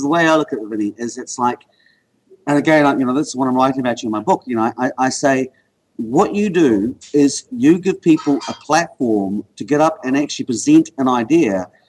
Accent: New Zealand; because that's what being a Kiwi is actually all about. And this is why we get to fly that flag

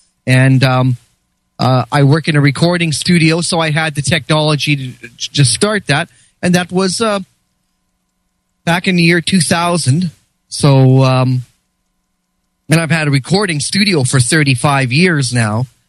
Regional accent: Canada; I'm Canadian

